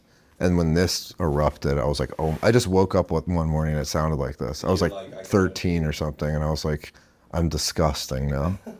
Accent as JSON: {"language": "English", "town": "Philadelphia", "region": "Pennsylvania", "country": "United States", "said": "So we're from Philly, and we have crimplets."}